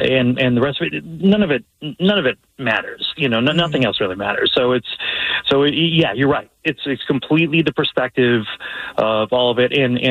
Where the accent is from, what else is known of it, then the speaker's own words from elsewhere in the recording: Chicago, Illinois, United States; moved away; so I'm originally from Chicago. I moved here for this job for Sumerian 11 years ago, and I have mom visiting.